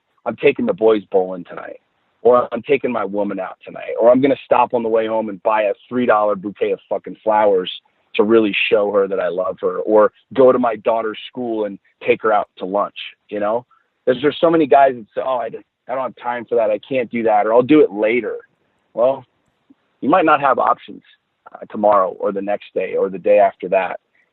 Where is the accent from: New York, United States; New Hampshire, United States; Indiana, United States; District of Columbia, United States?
District of Columbia, United States; Washington; So I grew up in the city. I grew up in Washington, D.C. My dad worked for the government.